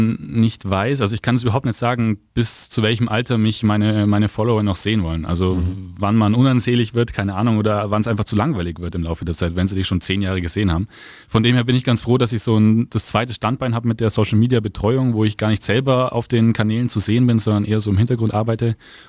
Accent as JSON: {"language": "German", "town": "Währingen", "country": "Germany", "tie": "born or raised there", "lives_now": "Neusses, Germany", "said": "Ja, Neusses und damals war es Währingen."}